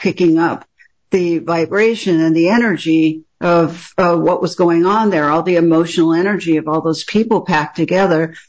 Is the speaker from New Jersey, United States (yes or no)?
no; Los Angeles, California, United States; I was brought up in West LA, and my parents are both physicians.